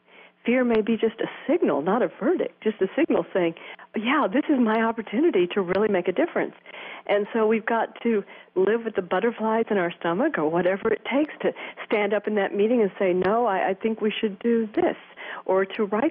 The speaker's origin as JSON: {"language": "English", "region": "Texas", "country": "United States", "tie": "born or raised there", "said": "I mean, you know, I grew up in Texas in the 50s where, you know, women were not particularly encouraged to be leaders"}